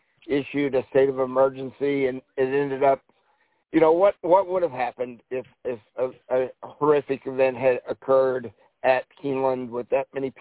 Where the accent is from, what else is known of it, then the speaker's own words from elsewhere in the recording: Kentucky, United States; because I come from Woodford County where we call Versailles Versailles